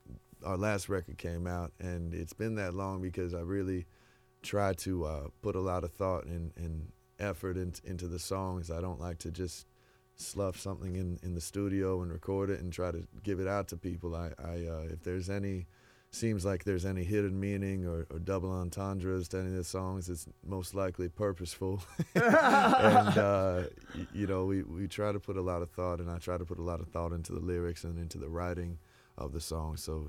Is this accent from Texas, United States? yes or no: no; Orlando, Florida, United States; now in Tampa, United States; I grew up in Orlando, Florida, actually.